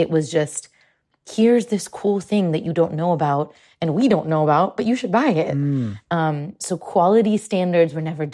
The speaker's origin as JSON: {"language": "English", "town": "Mumbai", "region": "Maharashtra", "country": "India", "tie": "born or raised there", "said": "and you know, I grew up in Mumbai"}